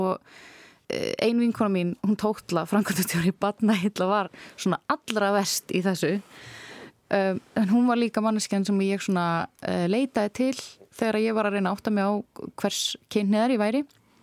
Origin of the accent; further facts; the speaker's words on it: Akureyri, Northeastern Region, Iceland; fjölskylda mín var öll á Akureyri, þaðan sem ég er